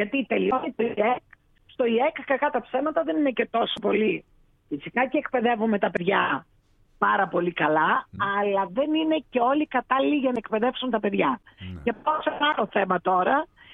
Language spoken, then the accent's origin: Greek; Macedonia, Greece; now in Ioannina, Greece; Δεν είμαι από εδώ. Δεν είμαι από εδώ. Είμαι από τη Μακεδονία.